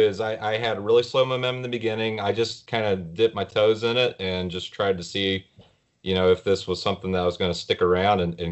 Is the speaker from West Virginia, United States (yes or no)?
yes; West Virginia, United States; So I grew up in Southern West Virginia, which is not really a hotbed for comics.